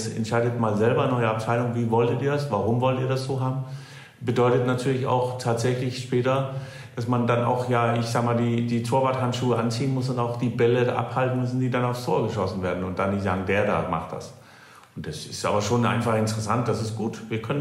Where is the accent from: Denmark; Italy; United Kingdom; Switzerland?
Denmark; now in Germany; überlegen als erstes, ich bin Däne.